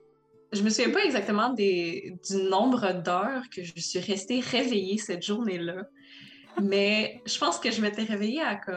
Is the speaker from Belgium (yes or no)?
no; Romania; first language Romanian; French is a second language; now in Canada; je parlais déjà roumain parce que je suis roumaine, je parlais français parce que je suis au Québec, j'apprenais l'anglais, j'apprenais l'espagnol.